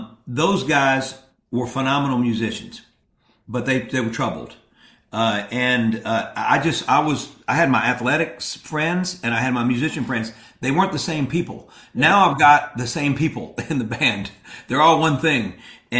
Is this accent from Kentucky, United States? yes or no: no; Mississippi, United States; And growing up in Mississippi, you're caught between all of these musical styles.